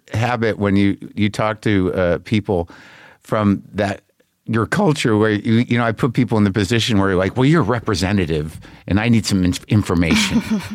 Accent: New Mexico, United States; You know, I grew up in New Mexico

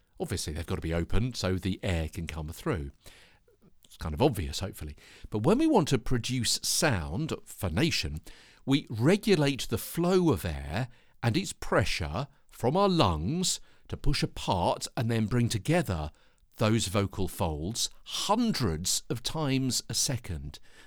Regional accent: London, United Kingdom; from London.

